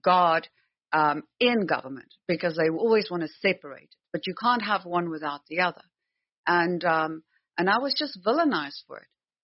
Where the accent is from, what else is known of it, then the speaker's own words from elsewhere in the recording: South Africa; I apply for a job as a South African citizen who grew up there and lived there.